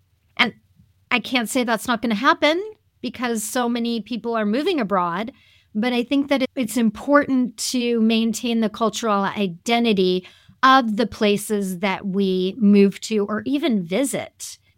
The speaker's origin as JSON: {"language": "English", "country": "United States", "said": "And I know, being an American, that we have such a huge identity specifically."}